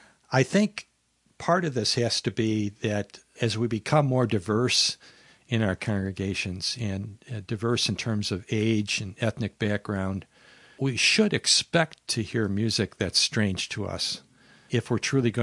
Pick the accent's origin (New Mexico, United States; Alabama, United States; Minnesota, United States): Minnesota, United States; I'm from Minnesota here in the southern half of Minnesota. We have a lot of rural churches that are struggling for survival